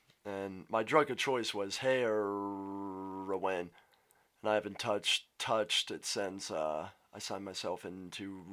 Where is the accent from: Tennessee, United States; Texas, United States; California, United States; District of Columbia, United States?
District of Columbia, United States; Washington; I grew up in Washington, D.C. I grew up with a stutterer as well.